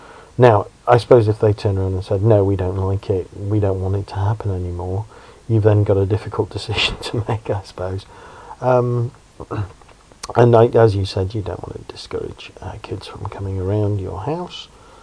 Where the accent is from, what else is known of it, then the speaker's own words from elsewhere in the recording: the north of England, United Kingdom; now in Oxford, United Kingdom; because I'm from Oxford, originally from the north, but living in Oxford.